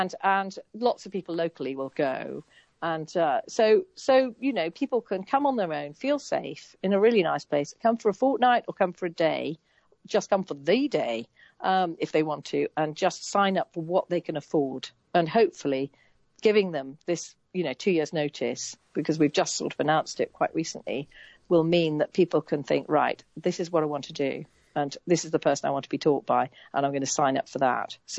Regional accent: Appleby, North West England, United Kingdom; the festival is in my hometown of Appleby, in the middle of nowhere in the Lake District.

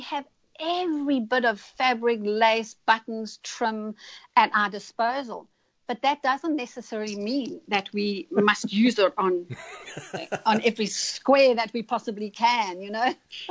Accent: South Africa; that was very influenced by my childhood in growing up in South Africa

